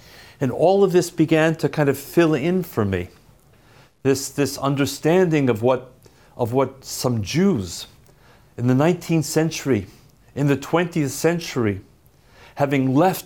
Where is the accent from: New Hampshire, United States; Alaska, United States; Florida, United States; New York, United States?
New York, United States; Manhattan; a mile or two from where we lived growing up in Manhattan.